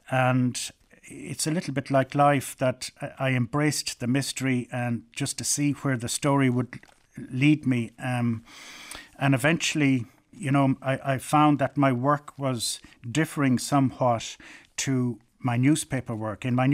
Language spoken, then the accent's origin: English; Galway, Connacht, Ireland; I grew up in Galway.